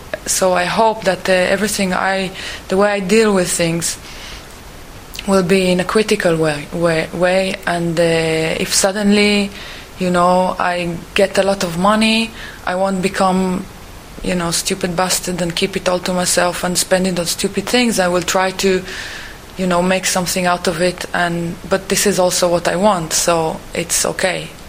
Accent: Israel; I grew up. I would say more with kind of hippie notions, I think, because I grew up in Israel, but not really.

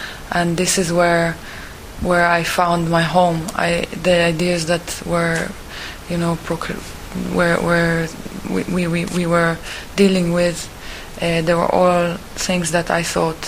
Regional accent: Israel; I grew up. I would say more with kind of hippie notions, I think, because I grew up in Israel, but not really.

